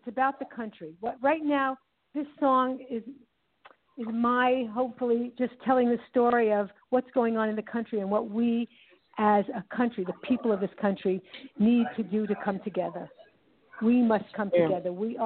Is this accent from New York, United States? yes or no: yes; Brooklyn, New York, United States; I mean, I grew up in Brooklyn, New York, in a melting pot, so I had so many ethnicities in my community